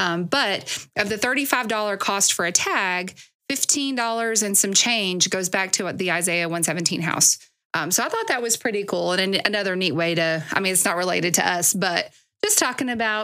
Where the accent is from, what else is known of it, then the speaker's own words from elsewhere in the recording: Mars Hill, North Carolina, United States; I grew up over in Mars Hill. So I know right where Burnsville is.